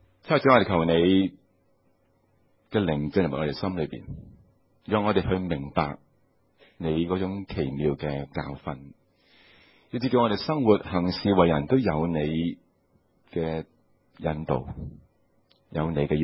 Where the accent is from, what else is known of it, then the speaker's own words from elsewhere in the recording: Hong Kong; 就是我们香港人很说的扮什么、啊、做戏。